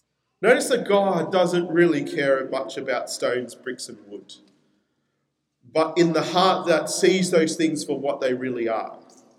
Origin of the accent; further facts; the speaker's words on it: Peru; In my hometown of Peru, you go to Machu Picchu, it's a city in the mountains.